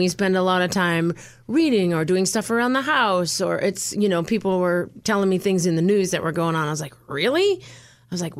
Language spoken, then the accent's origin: English; Holliston, Massachusetts, United States; But I was born and raised in Holliston, Massachusetts, about 30 miles west of Boston.